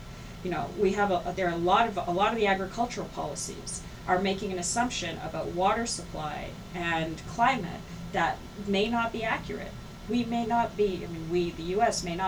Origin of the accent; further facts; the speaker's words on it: Canada; I mean, there's an assumption that I'm from Canada